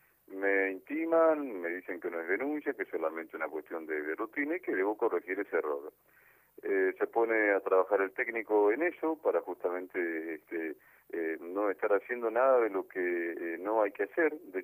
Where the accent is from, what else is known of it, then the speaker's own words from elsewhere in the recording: Diamante, Entre Ríos, Argentina; Yo soy de Diamante, en esta provincia de Entre Ríos